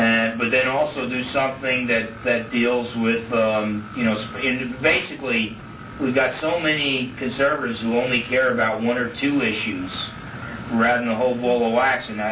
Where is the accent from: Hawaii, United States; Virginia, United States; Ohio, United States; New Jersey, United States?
New Jersey, United States; You know, I come from New Jersey, New York, New Jersey, real packed in.